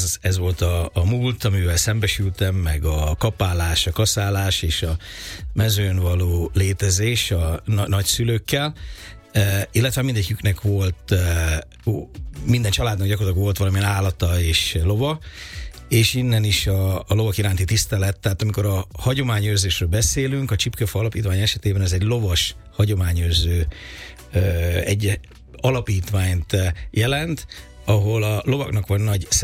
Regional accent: Encs, Borsod-Abaúj-Zemplén, Hungary; Én Borsod megyében, Encsen, abba új járásban nőttem fel

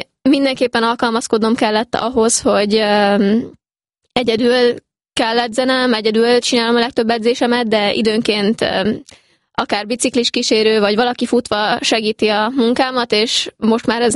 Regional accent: Agárd, Fejér, Hungary; now in Budapest, Hungary; Agárdon nőttem fel, illetve Fehérvárhoz is sok szál fűz, viszont 2014-ben Budapestre költöztünk, és azóta alapvetően Budapesten élek, viszont az egyetemet Miskolcon végzem

